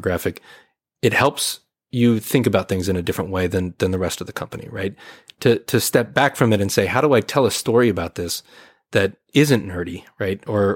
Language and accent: English; United States; right? And I'm American.